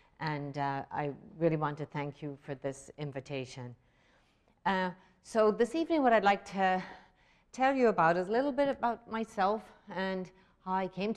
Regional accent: Ireland; You know, growing up in Ireland, we were very excited by poetry

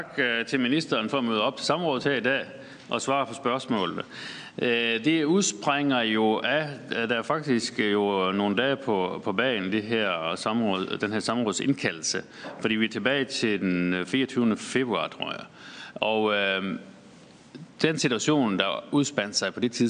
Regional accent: North Denmark Region, Denmark; Nu kommer jeg fra Nordjylland.

